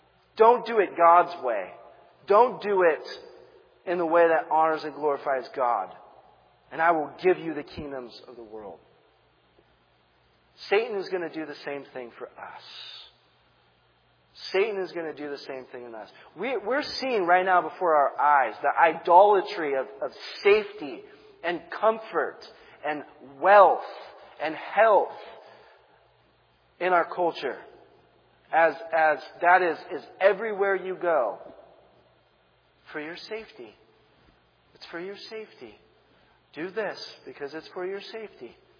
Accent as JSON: {"language": "English", "town": "San Diego", "region": "California", "country": "United States", "said": "I'm from San Diego, so surfing was big out there."}